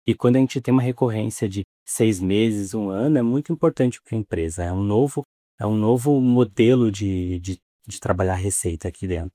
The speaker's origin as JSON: {"language": "Portuguese", "region": "São Paulo", "country": "Brazil", "said": "eu sou paulista, moro no Rio Grande do Sul"}